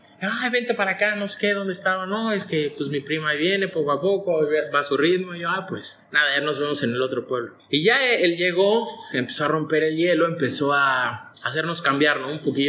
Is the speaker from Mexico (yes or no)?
yes; Mexico City, Mexico; now in Spain; Bueno, hablaré como chilango. ¿Cómo hablamos los chilangos?